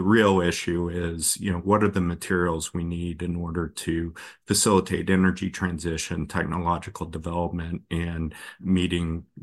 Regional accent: Anchorage, Alaska, United States; Well, I grew up in Anchorage.

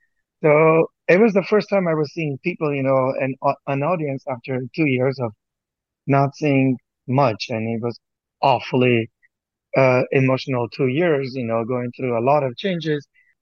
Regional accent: France; English is a second language; I am an Armenian composer, but I'm in a way a French composer too. And having spent formative lives, my growing up in France

